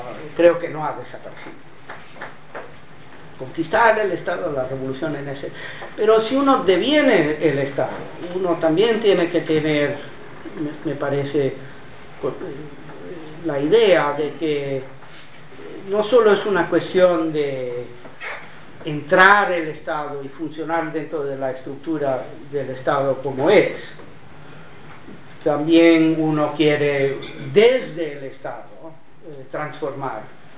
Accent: Caracas, Capital District, Venezuela; born there; yo no nací en Estados Unidos, nací en Caracas, soy ciudadano venezolano por el hecho de haber nacido en Caracas

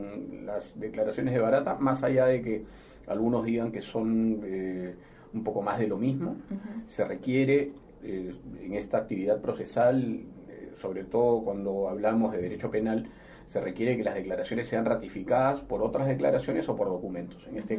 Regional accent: Honduras; Hay países, yo vengo de Honduras, por ejemplo, y ese es uno de ellos

